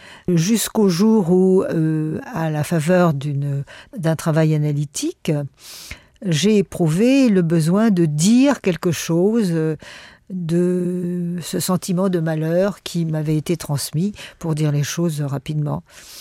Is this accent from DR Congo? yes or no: no; Paris, Île-de-France, France; Moi, je suis née à Paris et j'ai vécu pendant toute mon enfance entre deux mondes.